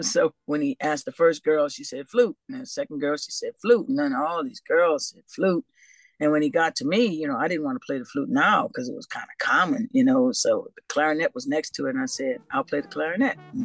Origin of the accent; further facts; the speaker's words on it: New Orleans, Louisiana, United States; Oh, I grew up in the Treme.